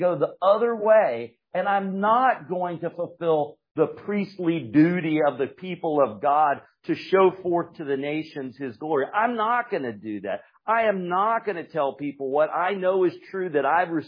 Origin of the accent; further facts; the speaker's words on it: Raleigh, North Carolina, United States; now in Asheville, United States; I'm up in Asheville, and I grew up in Raleigh. Anybody else here from North Carolina?